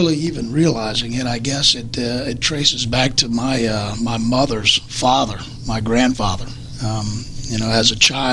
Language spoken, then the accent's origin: English; New Roads, Louisiana, United States; when I came from New Roads to Baton Rouge for school, I ended up working at Gino's Restaurant as a busboy.